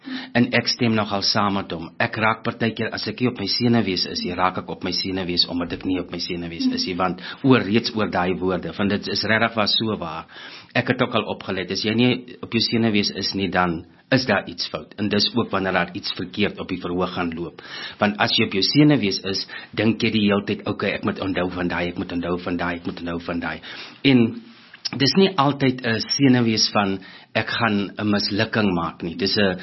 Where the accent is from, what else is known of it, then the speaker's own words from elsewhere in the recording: Groblershoop, Northern Cape, South Africa; also born or lived in Upington; ek is 'n Noordkaper. Ek het groot geword in Groblershoop. Ek is gebore in Appington, maar net gebore. Groblershoop is so 120 kilo's uit Appington uit. Ek het daar groot geword, gematrikuleer. En daarna het ek Pretoria toe gekom om drama te studeer.